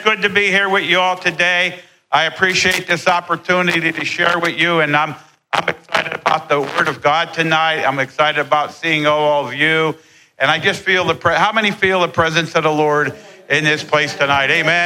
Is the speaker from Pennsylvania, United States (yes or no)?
yes; Pennsylvania, United States; I'm from Northumberland County. And we met at a church, a little country church in Northside, Pennsylvania.